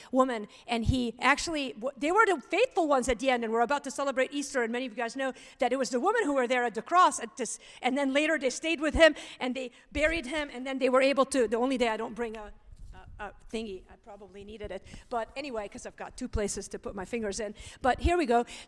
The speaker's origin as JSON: {"language": "English", "country": "Lebanon", "tie": "born or raised there", "said": "I grew up in Lebanon where you had like 3 choices if you were educated."}